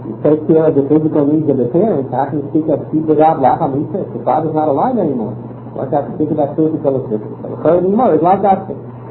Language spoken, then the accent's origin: English; Israel; I'm from Israel.